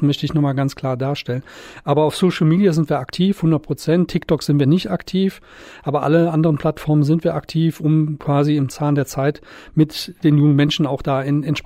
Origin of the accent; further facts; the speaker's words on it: North Rhine-Westphalia, Germany; Also ich komme aus dem Rheinland, bin dort aufgewachsen, habe da studiert. An der RWTH Aachen, Rheinisch-Westfälischen Technischen Hochschule, habe ich studiert und promoviert.